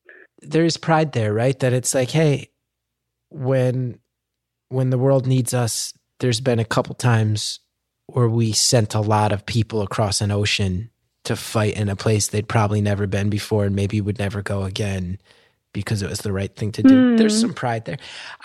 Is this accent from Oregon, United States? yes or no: no; New Jersey, United States; I like being American. I love being from New Jersey, and I hate that I hate that I have to feel apologetic